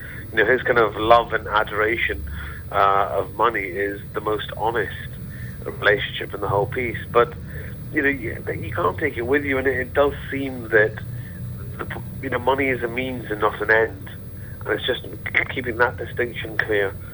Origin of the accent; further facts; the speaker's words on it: Glasgow, Scotland, United Kingdom; I grew up with in Glasgow, the same.